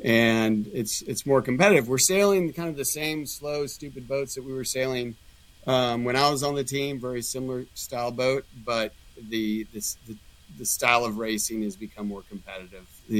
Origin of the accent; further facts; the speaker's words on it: Texas, United States; But I did grow up on the Gulf Coast and grew up sailing.